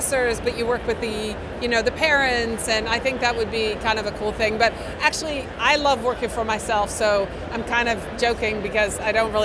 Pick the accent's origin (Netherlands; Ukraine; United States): Netherlands; I'm from the Netherlands.